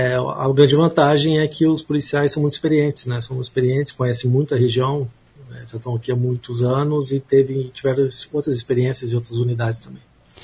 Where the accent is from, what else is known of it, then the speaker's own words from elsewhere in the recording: Maringá, Paraná, Brazil; moved away as an adult; also born or lived in Mato Grosso; Eu sou natural de Maringá, nasci aqui, me estudei aqui, fiz o curso superior de Direito aqui também na Universidade Estadual de Maringá e daqui só saí realmente para assumir as funções de delegado de Polícia Federal em 2003.